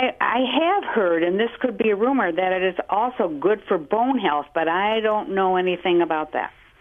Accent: Grand Rapids, Michigan, United States; born there; now in Elm Grove, United States; I was born in 1939 in Grand Rapids, Michigan, and they were one of the first cities to have fluoride.

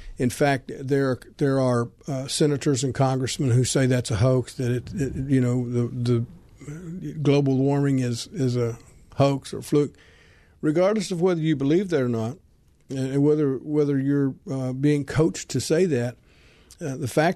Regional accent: Oklahoma, United States; I grew up as an Indian boy in southern Oklahoma.

